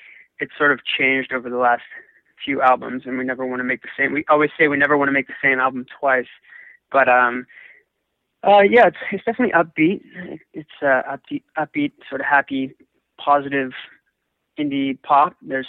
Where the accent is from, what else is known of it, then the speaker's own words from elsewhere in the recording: Vancouver, British Columbia, Canada; We're from Vancouver, so we're based here